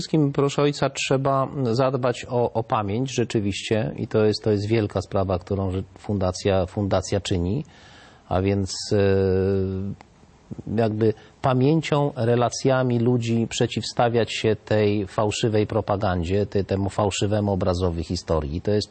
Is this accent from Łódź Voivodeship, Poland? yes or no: yes; Regnów, Łódź Voivodeship, Poland; Ja, w mojej rodzinnej wsi w Regnowie była taka sytuacja